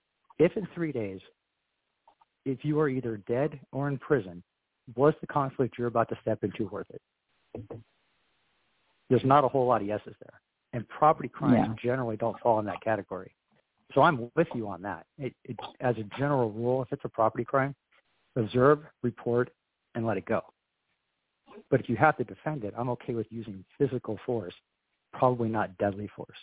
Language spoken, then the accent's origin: English; California, United States; My wife is from Northern California, the Bay Area, and I was from Southern California.